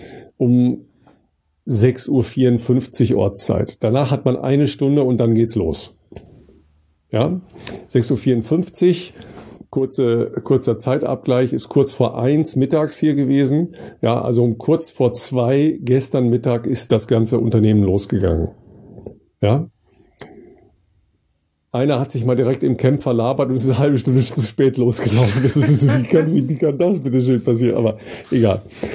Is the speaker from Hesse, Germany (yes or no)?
no; Dorsten, North Rhine-Westphalia, Germany; in meine Heimat in Dorsten